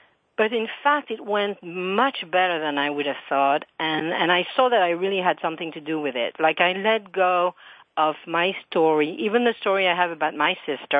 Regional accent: France; I was recently in France for 2.5 weeks. I'm from France originally.

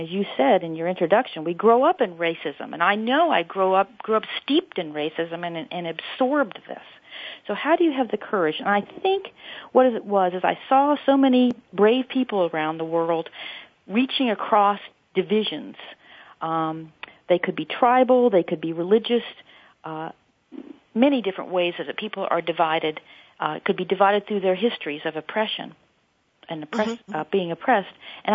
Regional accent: Baltimore, Maryland, United States; now in Virginia, United States; And I remember I grew up actually in Baltimore, Maryland, but my father's family was from Virginia

